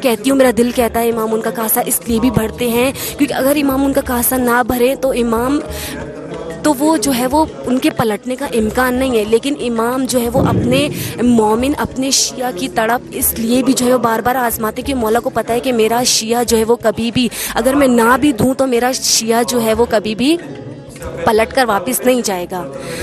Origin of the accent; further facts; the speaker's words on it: Hyderabad, Sindh, Pakistan; میرا تعلق حیدرآباد شہر سے ہے.